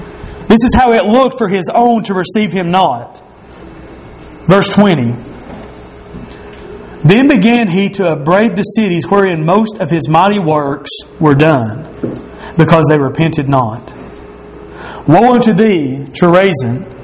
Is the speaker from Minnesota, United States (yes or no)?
no; Tennessee, United States; This is a wonderful place to be born and raised in East Tennessee. And I'm not saying that because out of pride for my state or something like that.